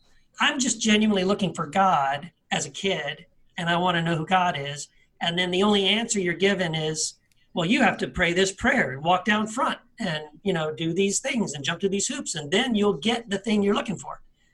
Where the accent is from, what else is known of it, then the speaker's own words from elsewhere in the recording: Tennessee, United States; born there; I was born in Tennessee, a small town of Tennessee.